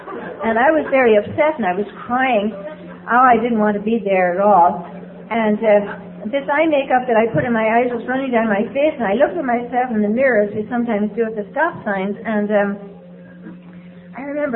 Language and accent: English; Northern Ireland, United Kingdom; I come from Ireland, and I come from the northern part of Ireland